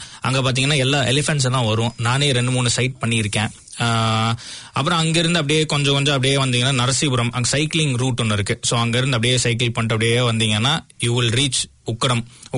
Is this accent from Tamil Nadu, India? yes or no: yes; Coimbatore, Tamil Nadu, India; நான் கோயம்புத்தூர்ல தான் பிறந்தேன், வளர்ந்தேன், படிச்சது அங்கே தான், பட் ஒர்க் பண்ணது எல்லாமே பெங்களூர்ல.